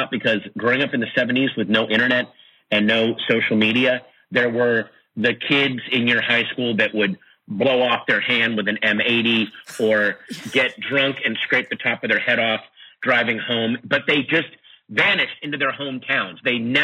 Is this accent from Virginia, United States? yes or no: yes; Sterling, Virginia, United States; I grew up in Sterling, Virginia. I read up on Sterling, Virginia.